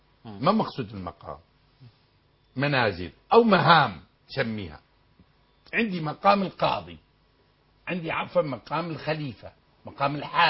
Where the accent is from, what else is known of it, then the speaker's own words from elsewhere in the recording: Syria; هي عندنا في الشام